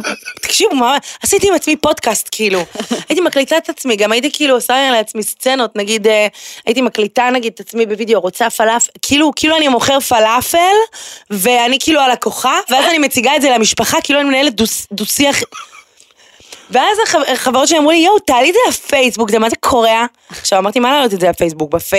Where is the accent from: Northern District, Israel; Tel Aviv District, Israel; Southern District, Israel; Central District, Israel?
Central District, Israel; Rehovot; born there; אני נולדתי ברחובות... אני סיימתי בבית ספר דשליט ברחובות.